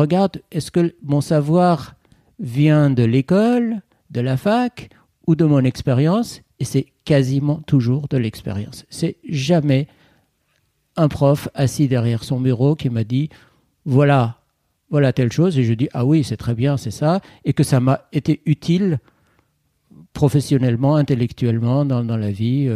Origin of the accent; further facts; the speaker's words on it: Tehran, Tehran Province, Iran; Alors, je suis iranien, donc okay. Je suis né en Iran. J'étais dans une école française à Téhéran.